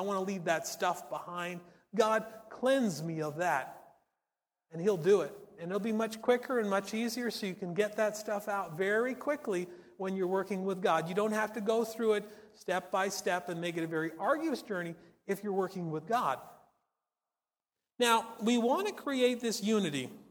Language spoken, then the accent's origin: English; Canada; born there; She was born in Russia. I was born in Canada. She speaks Russian. I speak Canadian.